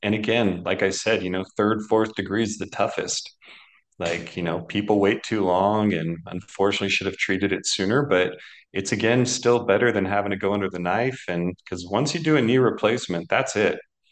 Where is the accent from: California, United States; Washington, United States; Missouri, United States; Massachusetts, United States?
Washington, United States; Seattle; also born or lived in West Coast; Look, I'm from Seattle.